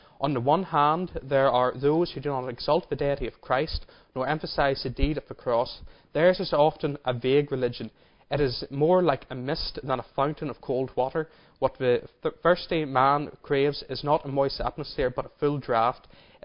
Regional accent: Belfast, Northern Ireland, United Kingdom; And I said, "I'm from Belfaste."

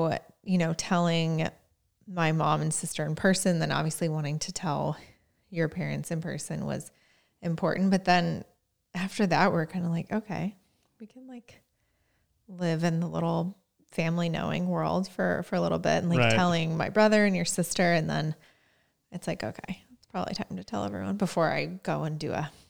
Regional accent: Indiana, United States; Like my hometown, obviously you grow up somewhere and you don't travel a lot. Like in the Midwest, like you hop in the car and like drive to an amusement park and that's your vacation

